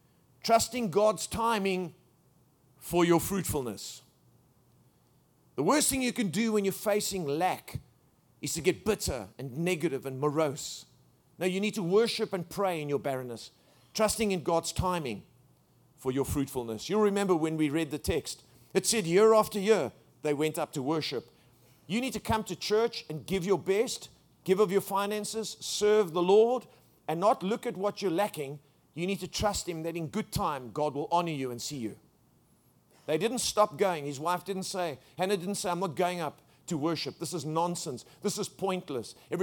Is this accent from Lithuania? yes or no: no; South Africa; people would say to me, oh, where are you from? And I'd say, South Africa.